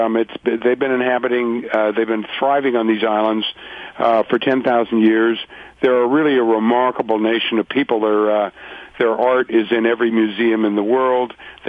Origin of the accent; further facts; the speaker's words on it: Canada; born there; also born or lived in United States; I was born in Canada. Yeah, I live in Canada. I've lived in the U.S. most of my life, but I was born in Canada.